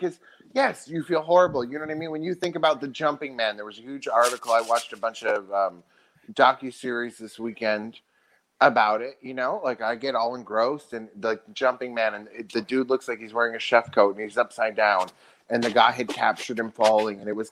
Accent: United States; But I think something for me as an American that I think about

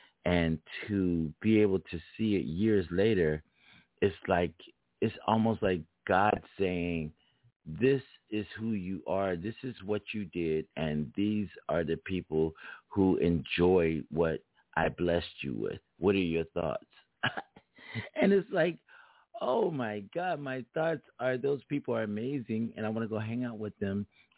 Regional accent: Philadelphia, Pennsylvania, United States; Like, I'm from Philadelphia. That's right. I'm from Philadelphia

